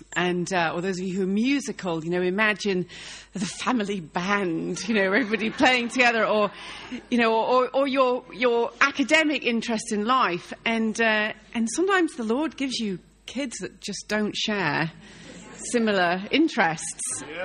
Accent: United Kingdom; Malcolm and I, we're British, you know. And we come from a background where you do your duty regardless of how you feel.

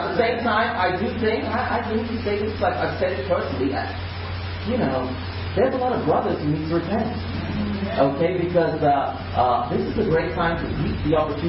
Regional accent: India; also born or lived in Europe / United States; although I'm Indian, I grew up in Europe and in the States

